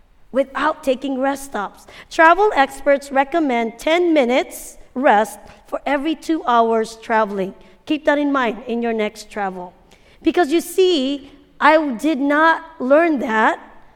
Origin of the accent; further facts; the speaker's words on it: Hawaii, United States; growing up in Hawaii, having grown here